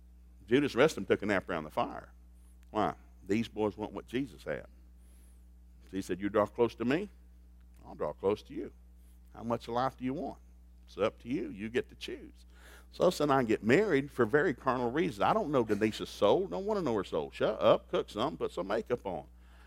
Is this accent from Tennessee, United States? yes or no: yes; Tennessee, United States; we go to a seafood restaurant because we grew up in East Tennessee. There's no seafood restaurant in East Tennessee.